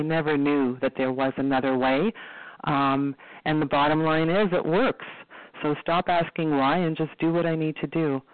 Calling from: Toronto, Ontario, Canada; I'm calling from Toronto, Ontario.

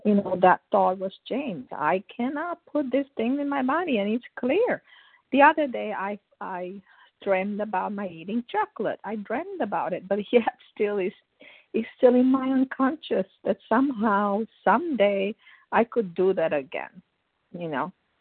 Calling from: South Carolina, United States; Good morning … from South Carolina.

